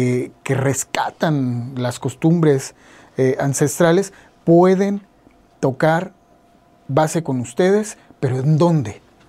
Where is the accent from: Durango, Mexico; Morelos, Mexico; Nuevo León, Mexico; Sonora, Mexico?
Morelos, Mexico; Puente de Ixtla; yo que soy de acá de Puente de Ixtla y que orgullosamente oriundo de la zona sur poniente de este estado de Morelos